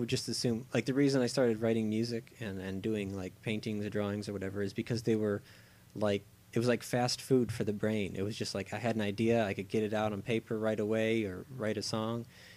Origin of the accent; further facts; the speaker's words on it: Ohio, United States; now in Florida, United States; I grew up in Ohio, and I moved to Florida.